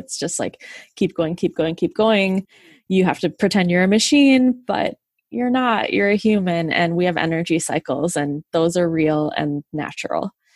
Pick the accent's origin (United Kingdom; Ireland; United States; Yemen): United States; Being American, there's plenty of ideas that productivity is most important.